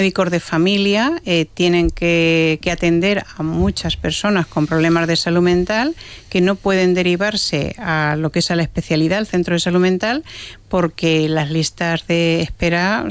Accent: La Gineta, Castilla-La Mancha, Spain; Porque yo soy de Albacete, de La Gineta, un pueblo pequeñito

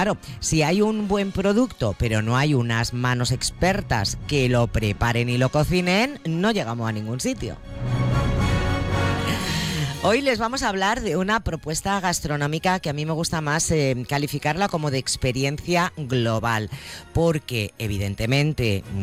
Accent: Spain; para nosotros, como españoles que somos y mediterráneos, la Navidad es disfrutar y compartir una buena mesa

